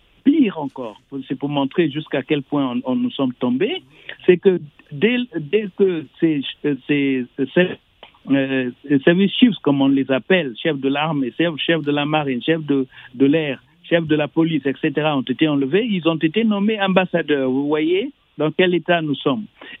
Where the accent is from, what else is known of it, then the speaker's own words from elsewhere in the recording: Niger; Comme je vous ai dit, je suis nigérien.